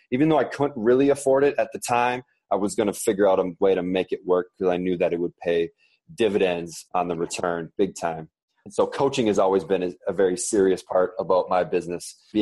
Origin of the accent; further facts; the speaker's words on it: Redwood Falls, Minnesota, United States; I'd go home to my hometown, which is Redwood Falls, Minnesota, small farming community out in southwestern Minnesota.